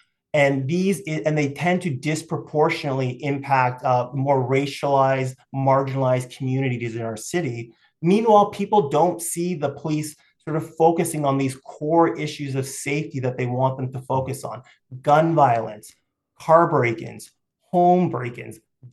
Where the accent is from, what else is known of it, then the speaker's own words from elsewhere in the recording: Toronto, Ontario, Canada; I grew up in Toronto community housing. But I grew up in a time in Toronto where you could be poor